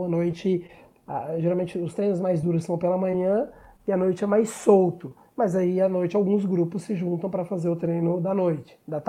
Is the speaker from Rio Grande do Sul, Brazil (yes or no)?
no; São Paulo, Brazil; Eu sou de São Paulo, né?